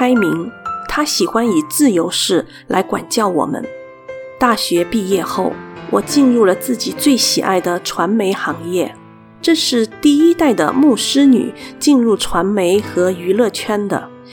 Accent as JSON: {"language": "Chinese", "country": "Singapore", "tie": "born there", "also_born_or_lived": "Penang / Hong Kong / Malaysia", "said": "所以爸爸和妈妈结婚后便立刻前往新加坡服侍，所以我和妹妹都是在那里出生的。几后我又随他往返槟城和香港，后来又去了马来西亚"}